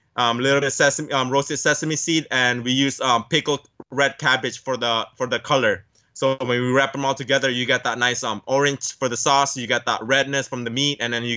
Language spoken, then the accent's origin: English; San Gabriel Valley, California, United States; Growing up in San Gabriel Valley, where a majority of Asians, I'm so lucky to live around that neighborhood because we could have Vietnamese food, Thai food, Cambodian food everywhere.